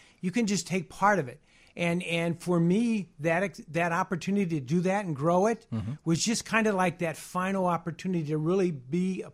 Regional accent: Chicago, Illinois, United States; I got a chance to come back to my hometown, Chicago, and be a part of something so special?

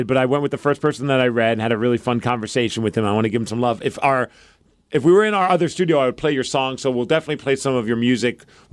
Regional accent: New York, United States; I'm from New York.

